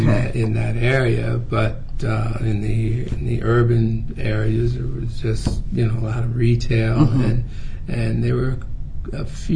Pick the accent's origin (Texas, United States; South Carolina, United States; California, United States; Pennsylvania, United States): Pennsylvania, United States; And all of the towns that I knew about growing up around Pennsylvania and so forth, I mean, we were all under the same conditions.